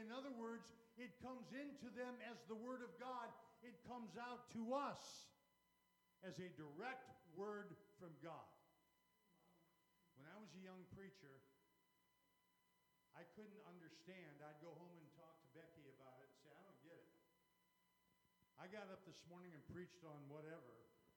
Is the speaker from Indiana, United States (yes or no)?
yes; Indiana, United States; I'm a hayseed from Indiana. I was raised in this alley right out here.